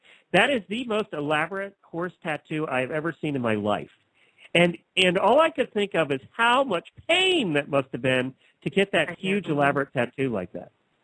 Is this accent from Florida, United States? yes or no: no; Pennsylvania, United States; I'm from Pennsylvania. That's what we do.